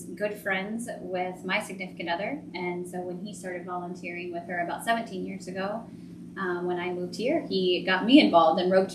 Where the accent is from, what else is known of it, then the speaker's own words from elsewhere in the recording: Indiana, United States; I was born and raised here in Hamilton County, and I moved away for a little while after college, came back